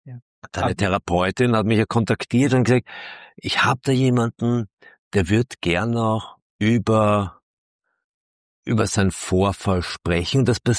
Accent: Lower Austria, Austria; Ich komme aus dem Waldviertel. Ich mache auch immer wieder Fallfehler und sowas.

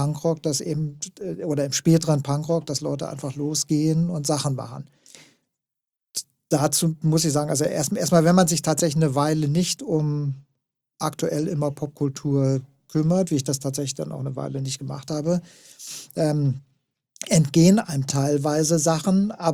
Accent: West Germany, Germany; als Westdeutscher

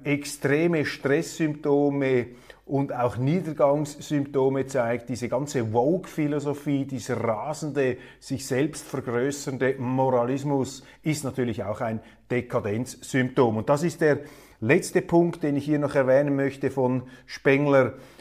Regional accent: Switzerland; Von außen betrachtet, jetzt auch als Schweizer, ist das natürlich sympathisch.

